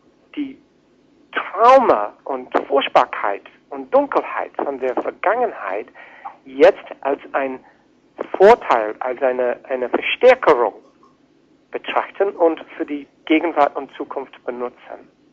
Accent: New Zealand; German is a second language; now in Germany; Wie vielleicht viele hier hören können, dass ich weder ein Deutscher bin noch Europäer. Und ich komme aus Neuseeland

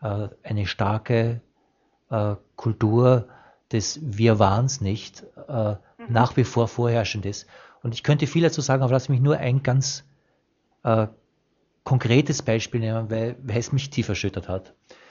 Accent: Austria; hat in mir als Österreicherin ein totales inneres Beben ausgelöst.

